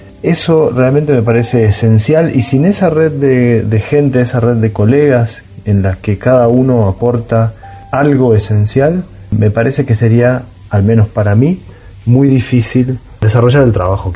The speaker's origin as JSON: {"language": "Spanish", "town": "San Fernando", "region": "Buenos Aires Province", "country": "Argentina", "tie": "born or raised there", "lives_now": "Mendoza, Argentina", "said": "Soy nacido y criado en San Fernando, en la zona norte del Gran Buenos Aires. Vine a Mendoza porque después de pasar un tiempo en el exterior no quería volver al Gran Buenos Aires"}